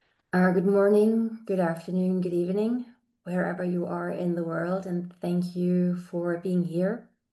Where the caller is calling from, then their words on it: Germany; I'm speaking today from Germany.